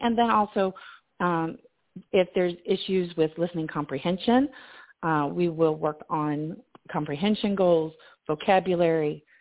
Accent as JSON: {"language": "English", "region": "Kentucky", "country": "United States", "tie": "born or raised there", "also_born_or_lived": "Ohio", "said": "I grew up in Kentucky, went to school in Kentucky and Ohio"}